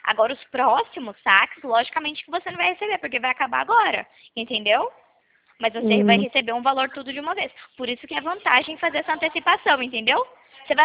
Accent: Vitória da Conquista, Bahia, Brazil; born there; now in Valinhos, Brazil; Eu nasci em Vitória da Conquista, acredita? Mas hoje eu moro em Valinhos. Hoje eu moro em Valinhos, aqui em São Paulo.

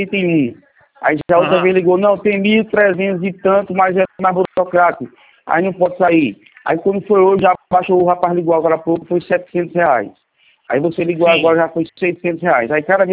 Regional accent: Pernambuco, Brazil; Não, eu sou de Pernambuco.

